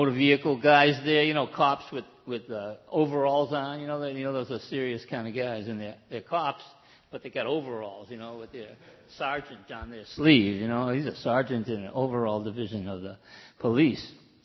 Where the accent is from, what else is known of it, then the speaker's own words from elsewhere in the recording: United States; accent: American; I hadn't lost my American accent, you know. But people think I'm Australian because when I'm around Australians, I talk like them.